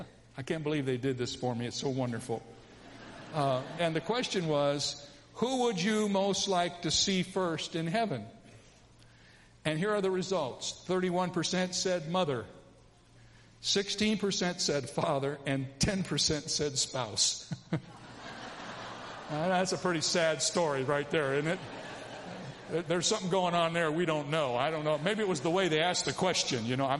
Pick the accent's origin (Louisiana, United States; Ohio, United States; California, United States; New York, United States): Ohio, United States; Toledo; born there; now in San Diego County, United States; I was born in Toledo, Ohio, and I live in San Diego County.